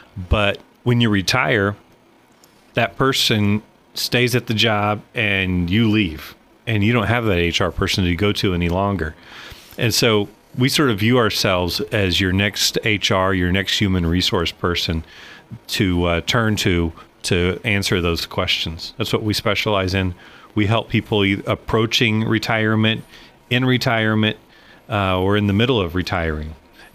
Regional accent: Altamont, United States; So I grew up in Altamont and then graduated from high school, married my high school sweetheart, and became a pastor.

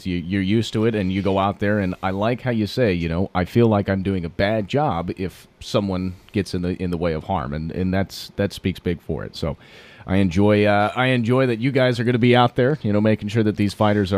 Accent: Colorado, United States; I grew up in the Front Range of Colorado. You want to talk about somewhat of a city kid? I was that.

